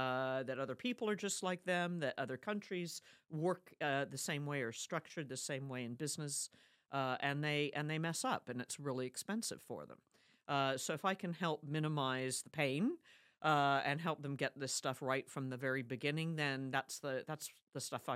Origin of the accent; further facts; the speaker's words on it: Germany; now in United Kingdom; I've loved it because I speak French and German. I was raised in Germany as a kid. I've been here in the UK now almost 36 years